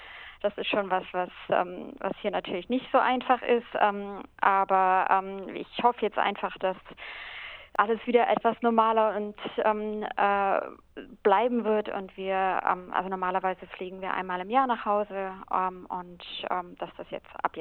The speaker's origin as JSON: {"language": "German", "country": "Germany", "lives_now": "Australia", "said": "Also wir sind beide aus Deutschland, aber sind doch inzwischen hier sehr glücklich."}